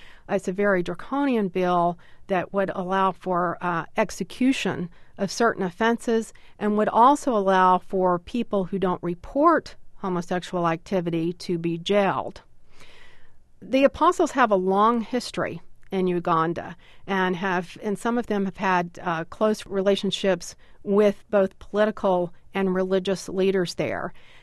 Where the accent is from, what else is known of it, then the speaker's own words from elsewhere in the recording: Deep South, United States; having the Southern Baptist background and growing up in the Deep South has helped me to be able to do this research.